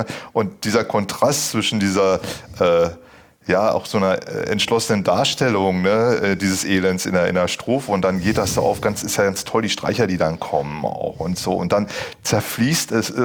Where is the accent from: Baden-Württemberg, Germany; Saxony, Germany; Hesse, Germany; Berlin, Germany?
Berlin, Germany; das kenne ich als Berliner auch